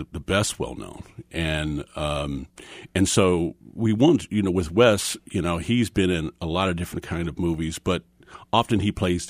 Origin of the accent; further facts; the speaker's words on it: Lawrence, Kansas, United States; we're from Lawrence, and, you know, Tom especially grew up, you know, with Haskell.